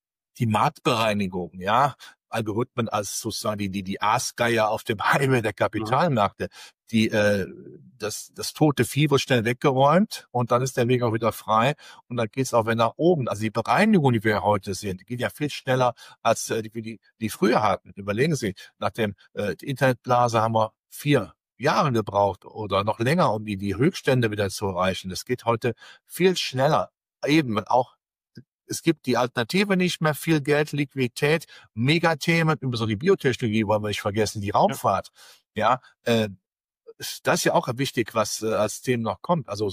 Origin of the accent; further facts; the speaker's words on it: Rhineland, Germany; dann sagt der Rheinländer und ich bin Rheinländer.